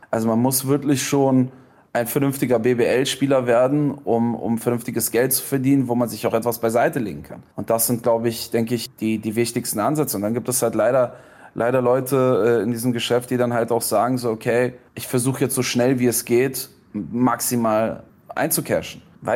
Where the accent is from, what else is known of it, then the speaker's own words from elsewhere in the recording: Germany; dadurch, dass ich selber in Berlin bin. Ich bin Deutscher am Ende des Tages.